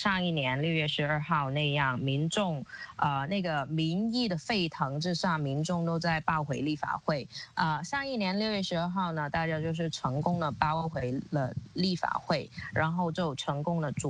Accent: Hong Kong; 然后把那个法律强加于我们香港人的身上

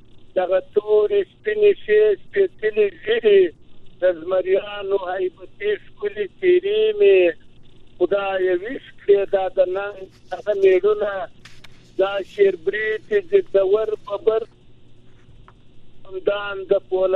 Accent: Helmand, Afghanistan; زه د هلمند شاعر یم

